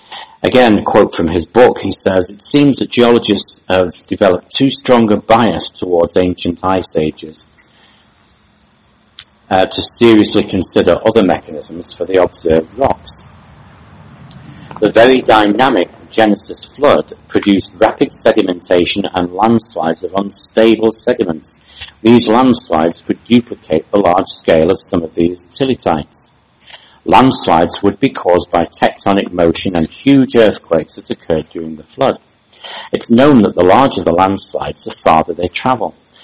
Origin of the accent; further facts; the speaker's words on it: United Kingdom; because I'm from Britain, where you don't have large numbers of big canyons. You know, it's a small island